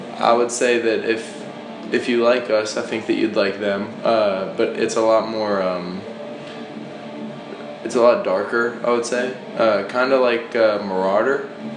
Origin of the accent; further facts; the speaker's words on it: Louisville, Kentucky, United States; No, we're from Louisville, Kentucky.